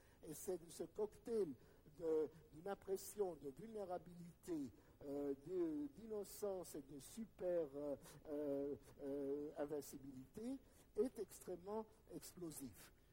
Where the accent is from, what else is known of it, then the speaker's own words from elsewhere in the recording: Romania; French is a second language; Certains pays, comme mon pays d'origine, la Roumanie, la Bulgarie, la Grèce, ont acquis leur indépendance au XIXe siècle